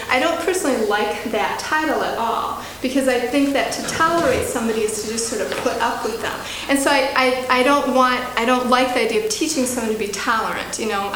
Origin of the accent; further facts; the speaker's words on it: Midland, Michigan, United States; I grew up in Midland, Michigan, and Midland, Michigan was the headquarters of Dow Chemical.